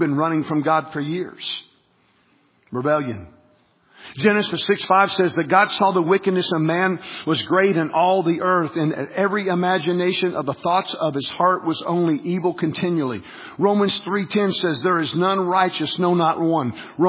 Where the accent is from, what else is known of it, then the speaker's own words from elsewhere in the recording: the South, United States; I grew up in the South where everybody goes to church.